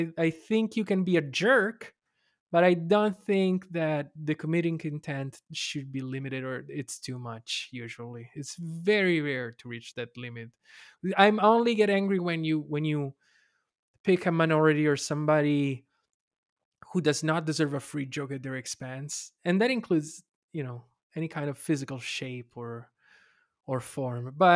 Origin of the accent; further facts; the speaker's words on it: Italy; English is a second language; oh my God, I'm from Italy. It's so beautiful.